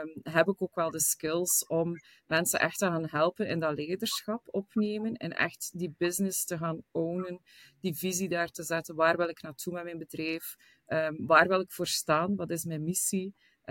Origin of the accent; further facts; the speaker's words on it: Belgium; Als Belg.